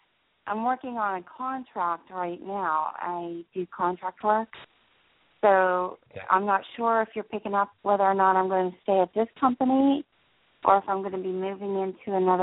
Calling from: New Jersey, United States; Hi, this is … I'm in New Jersey.

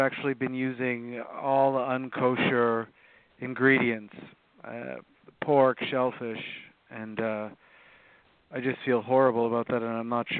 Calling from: New York, United States; I'm calling from New York.

